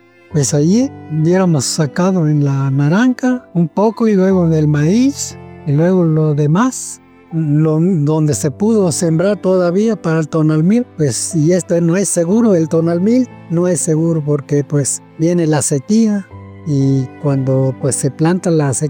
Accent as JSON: {"language": "Spanish", "town": "Ixhuatlán de Madero", "region": "Veracruz", "country": "Mexico", "said": "soy de aquí de Berto Castillo Martínez, municipio de Ixhuatlán de Madero, Veracruz."}